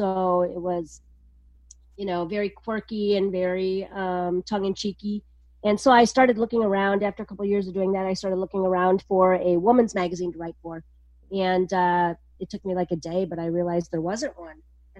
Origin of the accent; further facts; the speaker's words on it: Wisconsin, United States; I grew up in Wisconsin on Lake Michigan. And so we dive the shipwrecks of the Great Lakes.